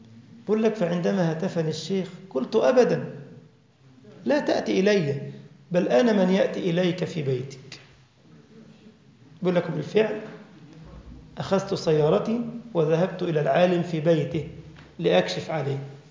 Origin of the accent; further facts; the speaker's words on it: Egypt; هو ساكن في مدينة اسمها مدينة 6 أكتوبر عندنا في مصر